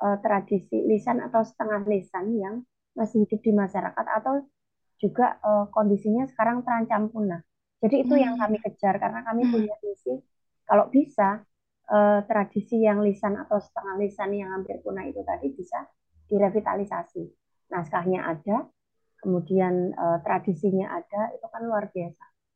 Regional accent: East Java, Indonesia; Memang kebetulan saya itu orang Using gitu ya

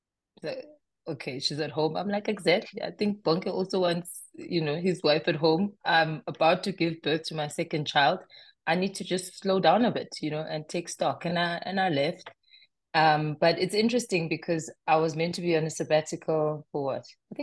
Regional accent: Eastern Cape, South Africa; now in Johannesburg, South Africa; rural Eastern Cape and now I'm in Joburg.

